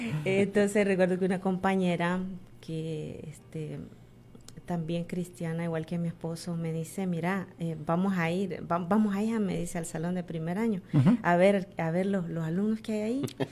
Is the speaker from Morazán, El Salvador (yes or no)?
yes; El Divisadero, Morazán, El Salvador; Yo soy de El Salvador, el divisadero de un cantón llamado San Pedro Carrizal. Fue muy humilde mi infancia